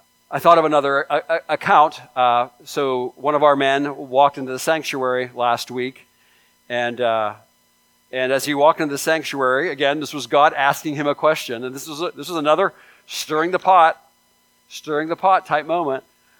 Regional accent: Salem, Ohio, United States; from Salem, Ohio, pastor of Abundant Life Fellowship.

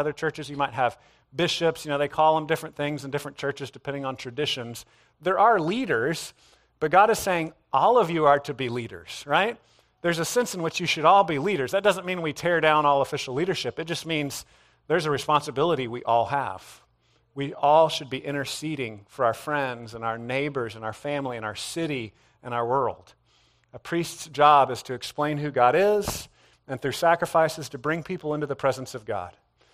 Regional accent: Scotland, United Kingdom; I guess they just do that every day in school growing up in Scotland.

